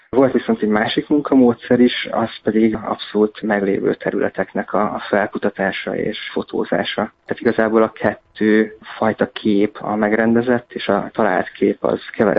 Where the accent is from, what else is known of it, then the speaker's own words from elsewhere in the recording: Dunaújváros, Fejér, Hungary; én Dunajvárosban nőttem fel, és egy teljes mértékben, teljes egészében mesterséges város, ahol még a természeti környezet is tulajdonképpen telepített.